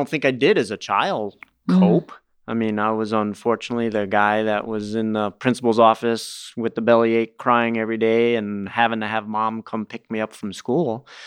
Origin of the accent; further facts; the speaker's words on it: Florida, United States; now in Minnesota, United States; am I really from Florida? Because now I've lived in Minnesota longer than any other place in my life.